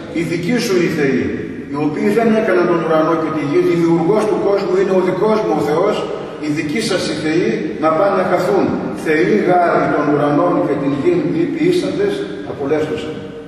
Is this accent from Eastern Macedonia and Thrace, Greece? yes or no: yes; Eastern Macedonia and Thrace, Greece; από μικρό παιδί μεγάλωσα στη Θράκη, σε ένα χωριό όπου ο ναός ήταν αφιερωμένος στην Αγία Παρασκευή